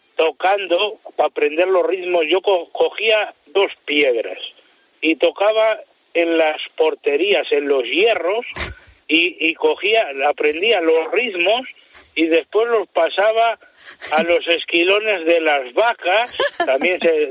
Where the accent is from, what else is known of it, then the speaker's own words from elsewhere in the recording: Pajares de la Lampreana, Castile and León, Spain; Yo soy de Pajares de la Lampreana.